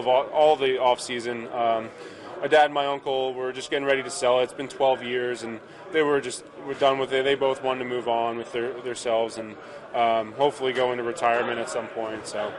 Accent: New Jersey, United States; I'm close to home. I grew up in Jersey, and it's great for my family.

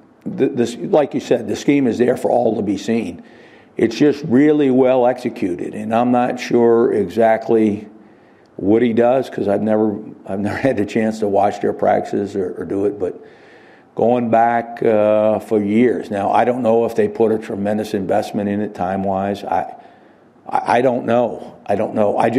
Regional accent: New Orleans, Louisiana, United States; You know, I'm from New Orleans, and McKnight's from New Orleans.

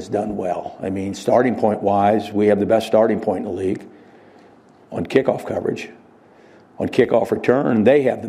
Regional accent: New Orleans, Louisiana, United States; You know, I'm from New Orleans, and McKnight's from New Orleans.

